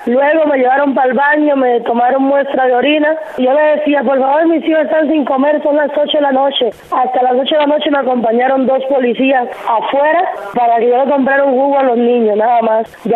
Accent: Cuba; now in Costa Rica; ya ante los ojos del mundo yo no soy cubana. No entiendo qué soy entonces, porque mi pasaporte dice cubana, que nací en Cuba y que viví muchos años en Cuba. Ni siquiera tengo ciudadanía costarricense, imagínense.

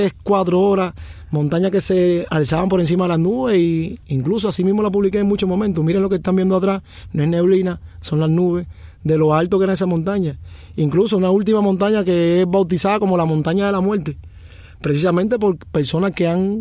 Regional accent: Cuba; now in United States; como casi la mayoría de los cubanos salimos de Cuba por problemas económicos

